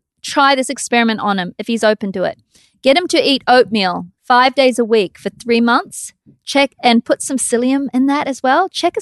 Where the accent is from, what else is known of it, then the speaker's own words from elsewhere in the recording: Scotland, United Kingdom; Yeah, we're Scottish.